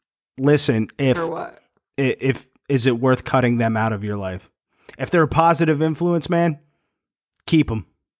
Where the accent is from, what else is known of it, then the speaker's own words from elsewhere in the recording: Hillsboro, United States; He's a friend of mine from my hometown of Hillsboro.